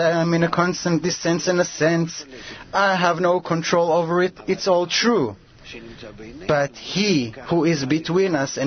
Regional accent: Eilat, Southern District, Israel; I'm from Eilat.

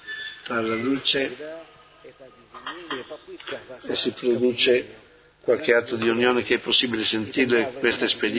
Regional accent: Moscow, Russia; vengo da Mosca

